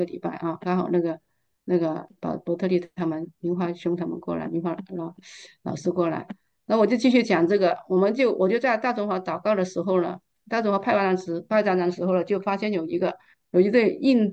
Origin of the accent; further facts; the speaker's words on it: China; 因为我们是中国人嘛，我们的英文各方面也不好